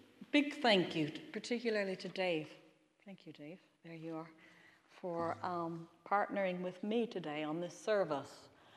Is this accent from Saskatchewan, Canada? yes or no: yes; Saskatchewan, Canada; Now, I grew up in Saskatchewan in Canada.